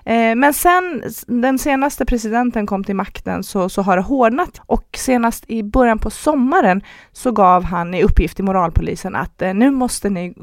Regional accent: Iran; Jag har själv haft erfarenhet av moralpolisen när jag växte upp i Iran.

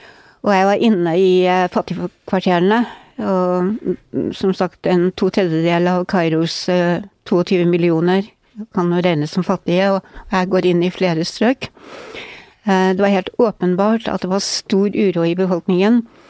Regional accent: Northern Norway, Norway; now in Oslo, Norway; Men å komme som nordlending til Oslo var jo ikke lett, for det var jo på et tidspunkt, jeg kom jo vel hit I 65 var det vel

